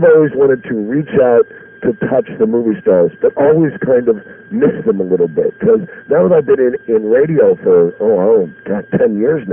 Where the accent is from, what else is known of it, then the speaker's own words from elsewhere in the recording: Philadelphia, Pennsylvania, United States; I showed up at a radio station in Philadelphia, but coincidentally my hometown